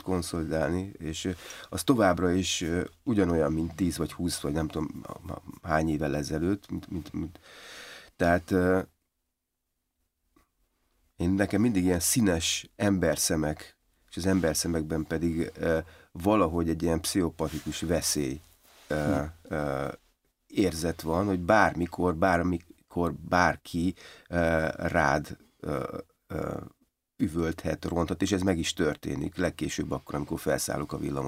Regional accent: Debrecen, Hajdú-Bihar, Hungary; amikor gyerek voltam, és megjelent Debrecenben egy budapesti ember, az egy rendkívül irritáló volt.

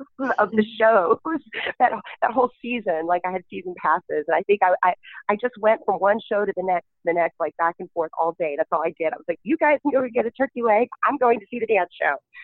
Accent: Texas, United States; I'm from Texas, so I grew up in Texas, and I was at a Renaissance fair called Scarborough Fair

